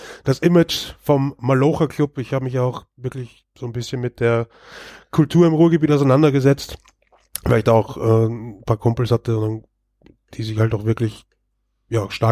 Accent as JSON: {"language": "German", "region": "Vienna", "country": "Austria", "moved": "yes", "lives_now": "Germany", "said": "ich komme aus Wien."}